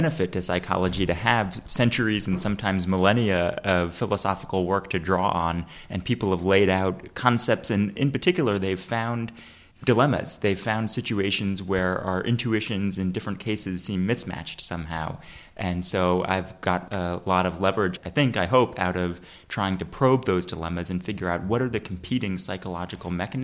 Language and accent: English; Massachusetts, United States; I don't know about Britain here, but in my home state of Massachusetts, you could expect about a $250 ticket.